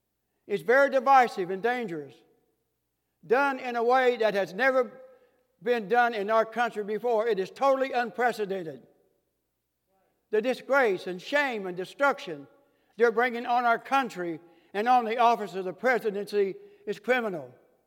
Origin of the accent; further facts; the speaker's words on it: United States; And as an American citizen, I have the right to state my opinion